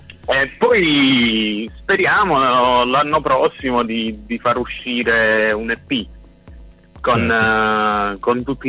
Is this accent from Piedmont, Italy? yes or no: no; Apulia, Italy; perché noi siamo pugliesi, siamo dalla provincia di Foggia, siamo poi in pieno Tavoliere, veniamo dai paesini piccolissimi.